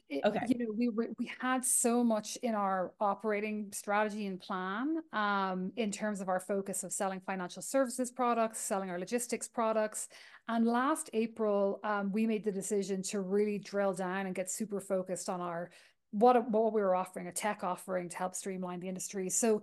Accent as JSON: {"language": "English", "country": "Ireland", "moved": "as an adult", "lives_now": "United States", "said": "I'm originally from Ireland, which you might pick up as I talk."}